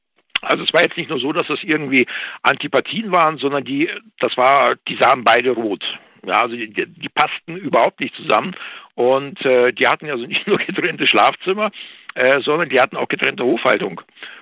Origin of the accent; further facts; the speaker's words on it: Russia; Ich hatte es ja auch mal erwähnt, also bei uns in Russland ist es ja noch ganz ähnlich.